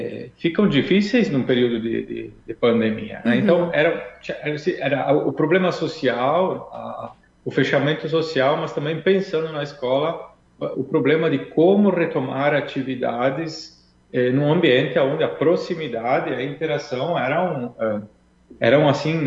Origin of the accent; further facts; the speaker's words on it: Casca, Rio Grande do Sul, Brazil; a primeira coisa que eu queria contar é que eu sou natural de Casca.